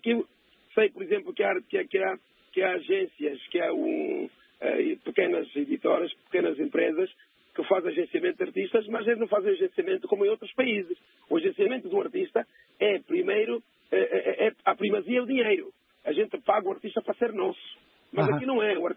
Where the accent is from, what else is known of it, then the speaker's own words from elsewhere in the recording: Angola; muito menos valor como angolano, como cidadão.